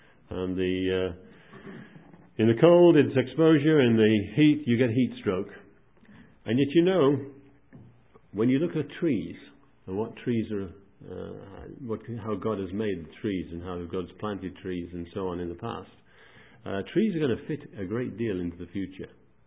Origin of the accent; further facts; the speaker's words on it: Wales, United Kingdom; I mean, we're from South Wales